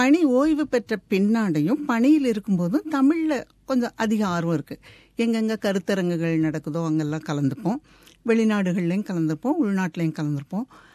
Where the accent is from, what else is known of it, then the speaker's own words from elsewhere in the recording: Tiruppur, Tamil Nadu, India; நான் பிறந்து வளர்ந்ததெல்லாம் பாத்தீங்கன்னா கொங்கு நாடு, கோவை மாவட்டத்தில் திருப்பூர்ல தான் நான் பிறந்து வளர்ந்தேன். அப்போ திருப்பூர் வந்து பெரிய ஊராக இப்போ ஆயிருக்கலாம், நான் பிறந்து வளர்ந்தபோது ஒரு சின்ன ஊராக இருந்தது.